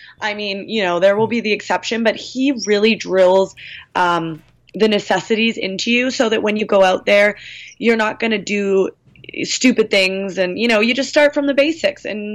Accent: Victoria, British Columbia, Canada; I'm from Victoria, and really, we only have hockey players.

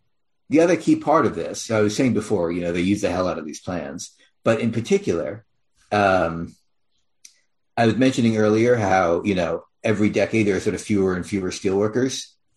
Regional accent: Philadelphia, Pennsylvania, United States; now in Chicago, United States; I live in Chicago. Chicago is significantly smaller than it used to be. I grew up in Philly. Philly is significantly smaller than it used to be.

